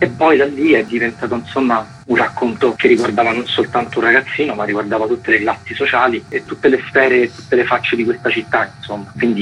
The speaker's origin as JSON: {"language": "Italian", "town": "Rome", "region": "Lazio", "country": "Italy", "tie": "born or raised there", "said": "Io sono cresciuto a Cinecittà, insomma, così in mezzo ai cartelli"}